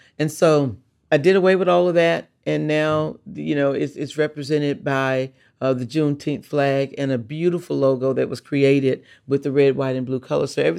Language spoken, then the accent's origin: English; Port Arthur, Texas, United States; born there; I'm from the United States of America. I was born in Port Arthur, Texas on May 6, 1957.